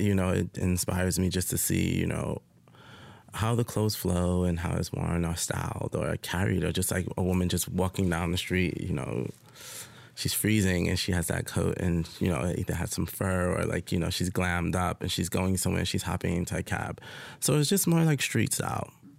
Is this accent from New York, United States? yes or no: yes; Brooklyn, New York, United States; growing up in Brooklyn, it's more of like either you're a rapper or a singer or you're a basketball player or a doctor.